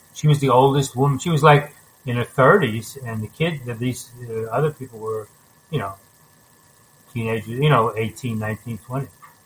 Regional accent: College Point, New York, United States; when I was a kid, I grew up obviously in College Point, and there was German, Irish, and Italian.

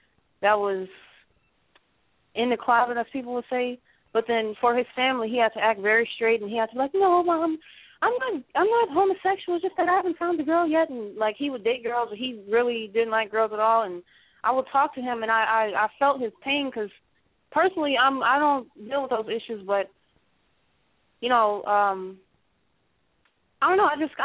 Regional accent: Chicago, Illinois, United States; I'm from Chicago. I don't know. I didn't even know what Creole was until I came to Florida, and I was like, what are they saying?

